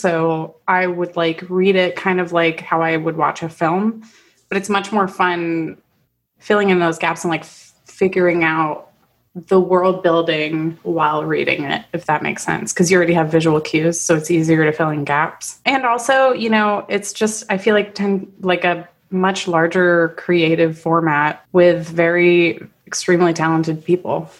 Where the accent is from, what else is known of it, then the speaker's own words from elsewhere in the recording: Florida, United States; it might just be because I grew up in Florida, so everybody listens to it all the time.